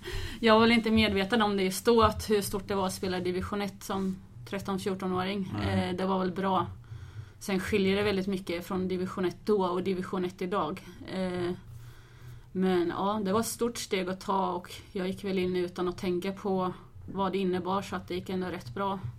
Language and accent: Swedish; Vimmerby, Kalmar County, Sweden; also born or lived in Ramnes; En liten byhåla. Så att, men ja, började spela innebandy i Vimmerby, nere i Småland.